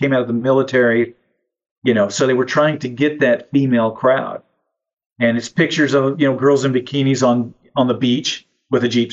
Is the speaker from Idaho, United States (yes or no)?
yes; Idaho, United States; now in Nashville, United States; I was originally from Idaho.